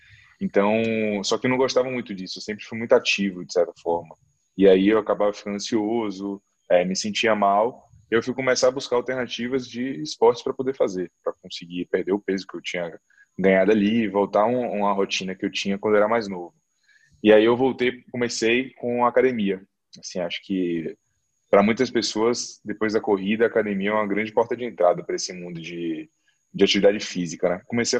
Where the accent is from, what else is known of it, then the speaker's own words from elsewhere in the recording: Salvador, Bahia, Brazil; e sou daqui de Salvador, Bahia